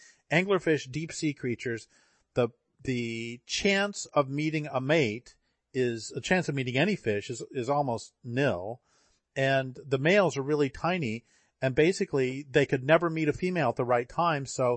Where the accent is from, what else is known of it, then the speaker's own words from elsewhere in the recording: Colorado, United States; I grew up in Colorado and drove through Wyoming a bazillion times and it can get pretty hot.